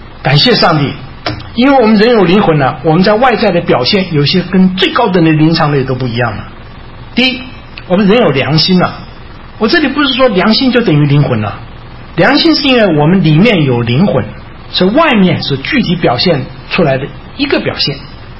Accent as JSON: {"language": "Chinese", "country": "Taiwan", "said": "我从台湾来的，所以我写这个猿是写这个猿字哈。"}